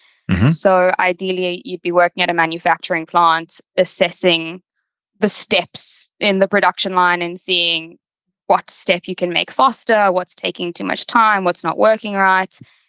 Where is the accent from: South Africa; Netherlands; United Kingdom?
South Africa; moved away as an adult; now in United States; I was born and raised in South Africa, so you know, for our listeners, the accent might be a little bit unfamiliar, but I'm sure you'll get used to it over time. I did my undergrad there in industrial engineering